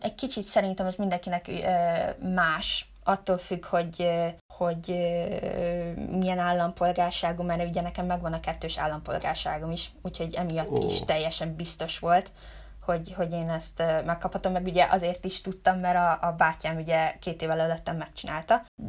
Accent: Hungary; az apukám skót, és ugye így félig skótként felnőve itt Magyarországon mindig megvolt a magyar tapasztalatom, de sose volt meg az a skót tapasztalat.

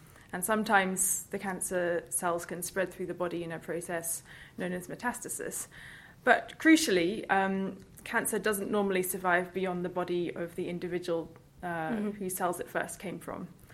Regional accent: Tasmania, Australia; I should mention that I'm actually from Tasmania, and I've been working with Tasmanian Devils for quite a long time now.

